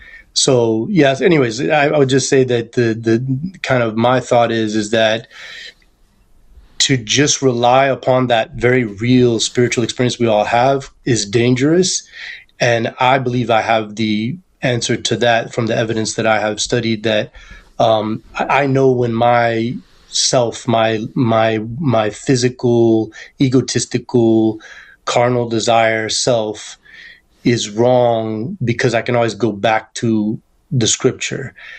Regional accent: Oklahoma, United States; because I'm from Oklahoma, and when I grew up, I had friends that were still pretty much thoroughly native, Choctaw natives.

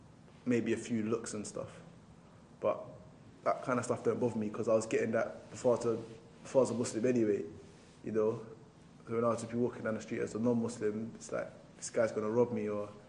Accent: Brockley, London, United Kingdom; I grew up in Brockley, which is in southeast London. It's a low-income area with high crime rate.

